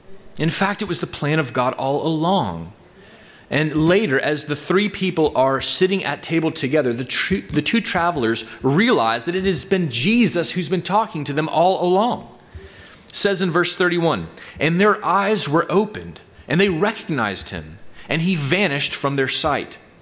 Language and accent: English; Tennessee, United States; I'm from East Tennessee, and I love hiking in the mountains.